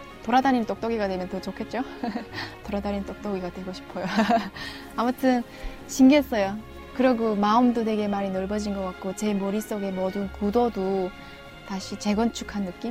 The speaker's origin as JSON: {"language": "Korean", "town": "Chongjin", "region": "North Hamgyong", "country": "North Korea", "tie": "born or raised there", "lives_now": "South Korea", "said": "고향 한경북도 청진이 고향인 청년이죠."}